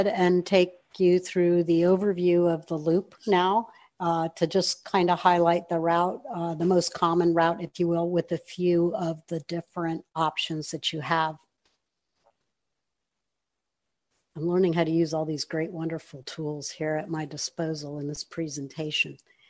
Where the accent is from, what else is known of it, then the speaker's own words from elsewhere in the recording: Florida, United States; And we are from Florida, which means to start the Down East Circle Loop, which starts in New York, we have to get up to New York.